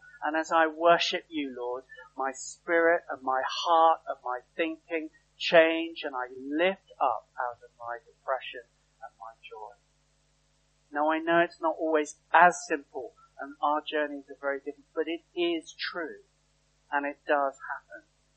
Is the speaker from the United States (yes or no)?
no; United Kingdom; Now, as British, in the British culture, many of us, I don't know again, but I'll make the assumption most of us are, we're not always very good with our feelings.